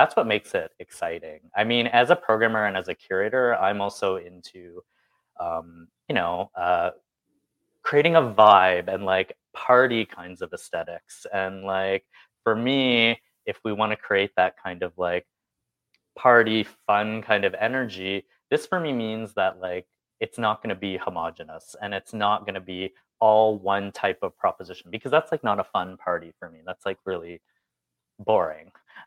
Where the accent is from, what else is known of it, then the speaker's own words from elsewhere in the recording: Windsor, Ontario, Canada; I was born in Windsor, Ontario. So in the 90s, when I was a teenager, I was really involved in the Detroit techno and rave culture scene there.